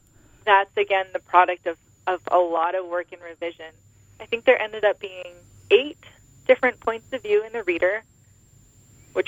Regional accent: San Francisco, California, United States; Yeah, I grew up in San Francisco, so the Pacific Ocean was right down the street

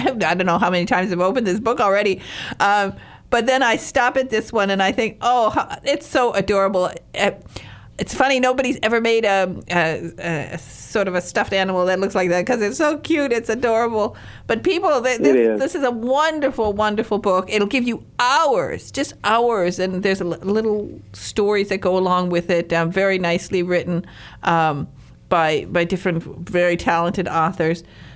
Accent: Michigan, United States; I come from Northern Michigan. We have a mountain there we call Porcupine Mountain.

